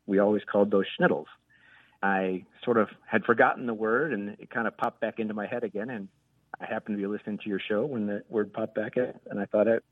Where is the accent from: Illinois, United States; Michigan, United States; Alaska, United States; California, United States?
Illinois, United States; I was born in Chicago, grew up in the suburbs of Chicago.